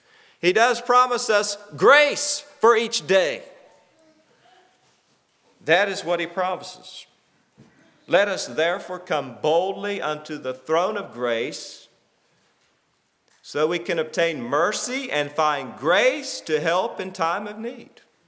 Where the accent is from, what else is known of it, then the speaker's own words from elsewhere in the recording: the South, United States; especially for me as a Southerner